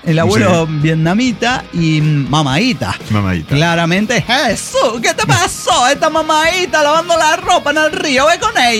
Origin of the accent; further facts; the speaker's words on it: Sonora, Mexico; Y entonces yo crecí en Sonora.